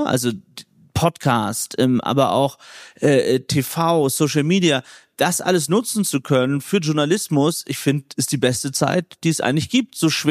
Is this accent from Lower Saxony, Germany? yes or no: yes; Lower Saxony, Germany; moved away; warum ich da raus bin aus Ostfriesland.